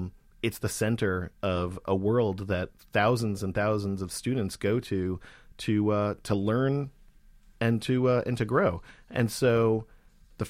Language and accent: English; Texas, United States; growing up in Texas, I've heard a million times the stories of the Alamo and the stories of cowboys and Texas Rangers